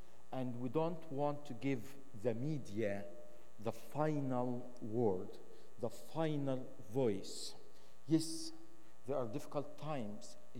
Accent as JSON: {"language": "English", "country": "Egypt", "lives_now": "Lebanon", "said": "we came from Egypt. We lived here for 10 years. And a couple of years ago, God called us to go back to the Middle East."}